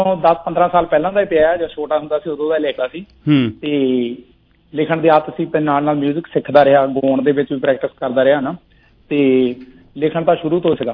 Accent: Bahibalpur, Punjab, India; ਮੇਰਾ ਪਿੰਡ ਬਹਿਲਪੁਰ ਜੀ, ਜ਼ਿਲ੍ਹਾ ਹੁਸ਼ਿਆਰਪੁਰ ਦੇ ਵਿੱਚ ਪੈਂਦਾ। ਅਸਲ ਚ ਬਹਿਬਲਪੁਰ ਆ ਤੇ ਸ਼ਾਰਟ ਚ ਆਪਾਂ ਬਹਿਲਪੁਰ ਕਹਿ ਦੇਈਦਾ ਆ।

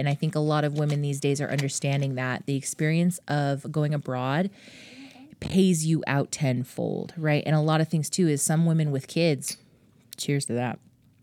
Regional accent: United States; I'm from the States. I'm from Ame

